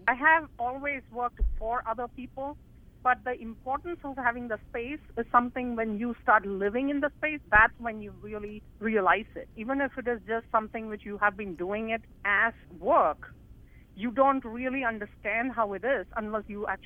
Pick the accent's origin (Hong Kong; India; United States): India; I was born and raised in India.